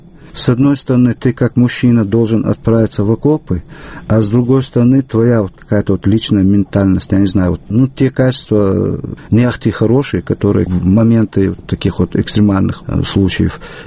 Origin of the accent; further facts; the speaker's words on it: Bratskoye, Chechnya, Russia; Я происхождением из села Братское Натерешного района. Весь Натерешный район, он винодельческий. И я не мог себе представить мое родное село без лозняка, без винограда.